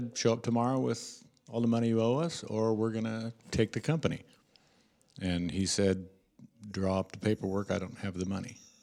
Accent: Washington, United States; now in California, United States; About 21 years ago, I moved to California. I was I was raised in Central Washington State.

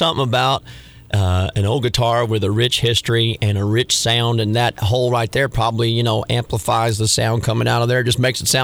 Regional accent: Illinois, United States; you know, we come here from Southern Illinois

